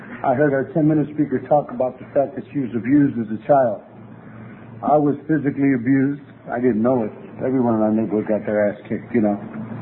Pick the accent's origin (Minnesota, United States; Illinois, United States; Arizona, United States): Illinois, United States; Chicago; It all started for me on the south side of Chicago, which is my hometown, 31st and Halsted.